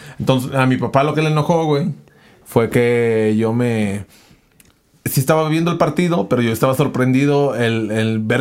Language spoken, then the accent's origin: Spanish; Sayula, Jalisco, Mexico; Ajá, entonces pues yo soy de Sayula y allá crecí.